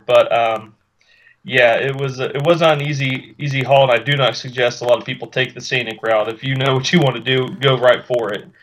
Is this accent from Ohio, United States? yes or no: yes; Eaton, Ohio, United States; there wasn't a local comic book shop where I'm from Eaton, Ohio.